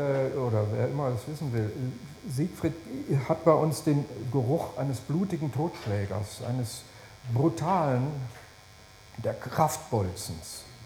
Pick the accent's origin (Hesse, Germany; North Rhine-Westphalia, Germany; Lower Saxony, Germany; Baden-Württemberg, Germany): North Rhine-Westphalia, Germany; Essen; so wie in meiner Heimatstadt also aus Asniti Essen geworden ist.